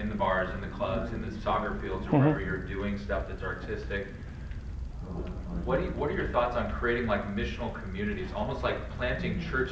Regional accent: California, United States; I'm thinking, I'm from California, there's a lot of artistic people.

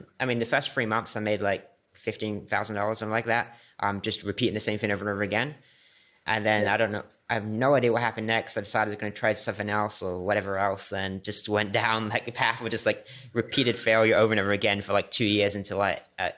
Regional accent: Corby, East Midlands, United Kingdom; I'm from, my hometown's called Corby. It's like a really boring town. Everyone works in factories, stuff like that in Northamptonshire.

